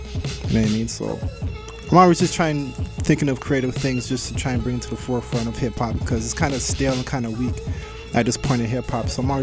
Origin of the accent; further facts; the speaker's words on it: Toronto, Ontario, Canada; also born or lived in Scarborough; Not really Scarborough, but Toronto's probably like my hometown, so I do a lot of shows and whatnot.